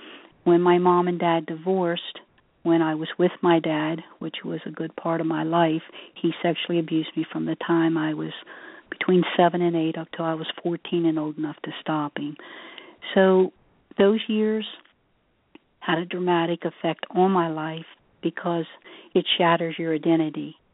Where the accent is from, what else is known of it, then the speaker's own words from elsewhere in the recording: West Virginia, United States; now in Pennsylvania, United States; And I was raised in the hills of West Virginia. And I love my home state. I've lived in Pennsylvania for the last 35 years, and I love Pennsylvania, too.